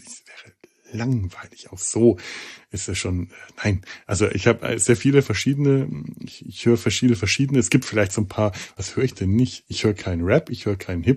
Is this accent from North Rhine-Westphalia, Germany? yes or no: no; Bavaria, Germany; Als Franke ist ja gerne mal der Bayer das Feindbild